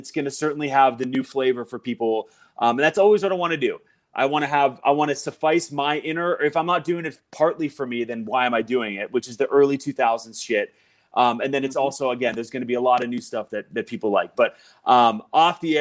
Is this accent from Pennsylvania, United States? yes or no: yes; Pittsburgh, Pennsylvania, United States; to see it in my hometown, like, with my people and our, you know, I don't want to say my community, but, like, the community of the Pittsburgh music scene is enough for me to have a great time.